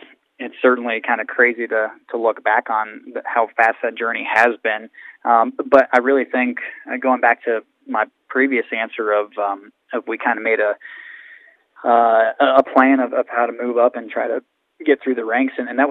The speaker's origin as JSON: {"language": "English", "town": "Hinckley", "region": "Ohio", "country": "United States", "tie": "born or raised there", "said": "I'm from Hinckley, so, you know, about 20 miles south of Cleveland. So Northeast Ohio, raised, really. So I was there until I was 18 years old and grew up racing go-karts."}